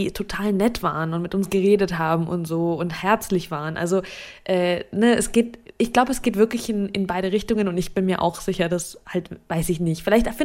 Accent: Saint Petersburg, Russia; St. Petersburg, meine Heimatstadt

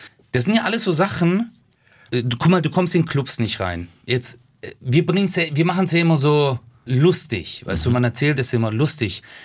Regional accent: Germany; ich bin ja Deutscher und mein Nachbar war öfter in der Türkei als ich.

